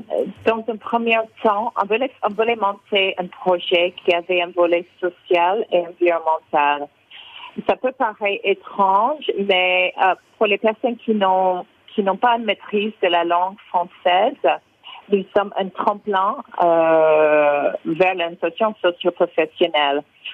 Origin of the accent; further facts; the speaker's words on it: United States; French is a second language; Moi, je suis américaine.